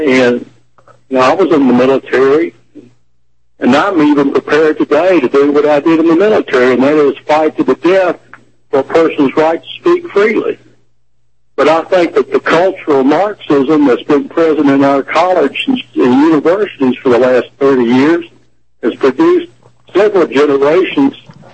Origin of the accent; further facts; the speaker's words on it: Tennessee, United States; That political attitude about race has been present throughout my life, having been raised in Tennessee.